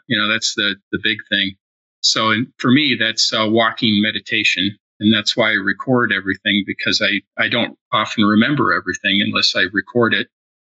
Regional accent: Norway; first language Norwegian; English is a second language; I speak English and Norwegian and German. And my first language was Norwegian, but I'm fluent in Norwegian and English and German.

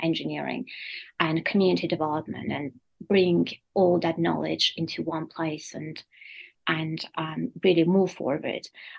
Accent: Armenia; English is a second language; it is based in my home country in Armenia.

